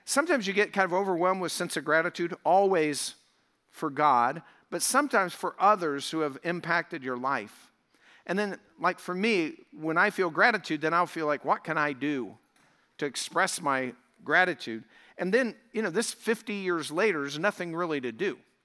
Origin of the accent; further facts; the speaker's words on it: Colorado, United States; But then I moved to southern Colorado, what I consider my hometown.